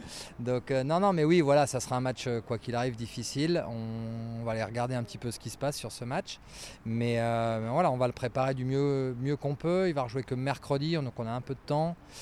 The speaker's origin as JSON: {"language": "French", "country": "France", "said": "En tant que Français, en tant qu'amoureux du tennis, on a tous pris un coup de massue"}